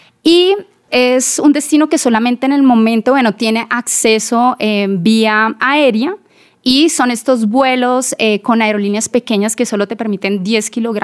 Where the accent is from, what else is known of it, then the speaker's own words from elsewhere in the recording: Colombia; Obviamente, pues uno como colombiano también sabe cuáles son las zonas como peligrosas